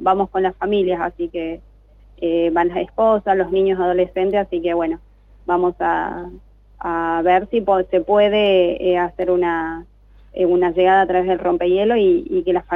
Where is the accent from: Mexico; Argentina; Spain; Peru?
Argentina; Tucumán; moved away; also born or lived in Ushuaia; Yo, si bien soy de Tucumán, pero ya hace tiempo que me fui de la provincia, así que un poco también estuve viviendo en Ushuaia